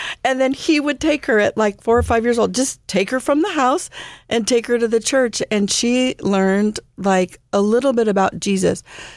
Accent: Carson, California, United States; I grew up in Carson, which is another story we'll get into.

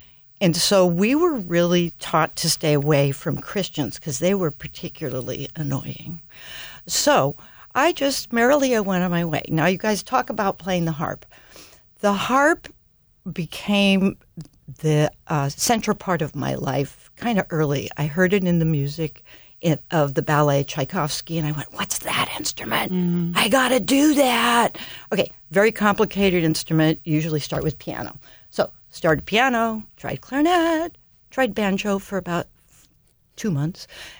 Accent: Berkeley, California, United States; Okay, so I grew up, I was born in Berkeley.

